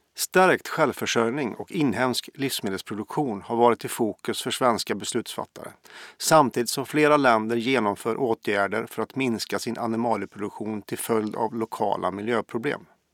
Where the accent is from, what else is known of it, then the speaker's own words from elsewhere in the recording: Karlstad, Värmland, Sweden; Jag kommer från Hammare utanför Karlstad